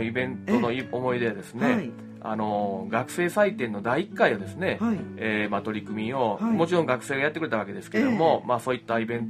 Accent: Mie, Japan; moved away as an adult; also born or lived in Osaka; now in Kyoto, Japan; 本籍は京都ですけども、まあ、生まれは大阪で育ちは三重県で、学生時代以降はずっと京都という、そういう生活ですね。

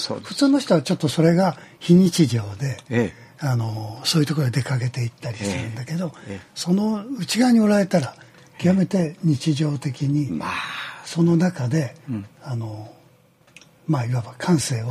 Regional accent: Kyoto, Japan; born there; 僕は京都生まれですからね、それで東京へね、あのまあ二十歳前後の時とかもからあの神保町のね、古書街をね、通って、

